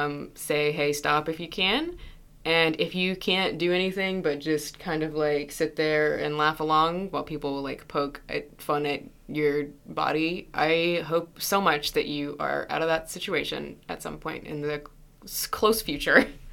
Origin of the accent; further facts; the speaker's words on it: Southern United States, United States; Now, as a Southerner born and bred, I know I don't sound like it.